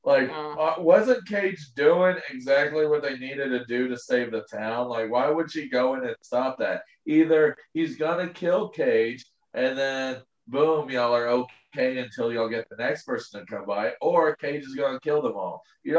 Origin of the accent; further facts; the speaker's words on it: Texas, United States; See, I'm a Texan. So the way I see it is we never get snow